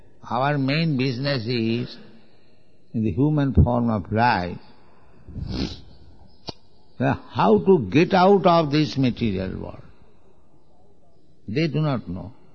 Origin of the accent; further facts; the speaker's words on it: India; English is a second language; Just like I am an Indian, I am my family, you are European, you are American, you have got family.